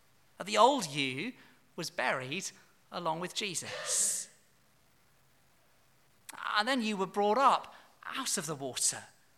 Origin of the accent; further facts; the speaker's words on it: England, United Kingdom; And yet their story, as an Englishman, is my story.